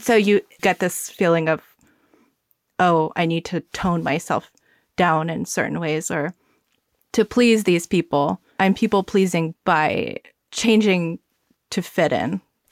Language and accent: English; the South, United States; And then eventually my parents came to the United States together. So I grew up in the South